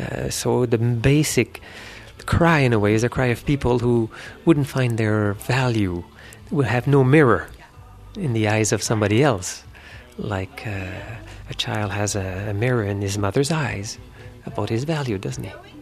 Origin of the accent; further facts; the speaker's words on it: Quebec, Canada; I'd go in that house in the outskirts of my hometown in Abitibi, northwestern Quebec.